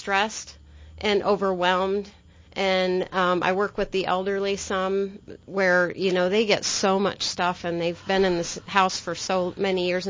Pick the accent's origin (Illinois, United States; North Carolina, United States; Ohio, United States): Ohio, United States; Pickerington; Well, I'm from Pickerington.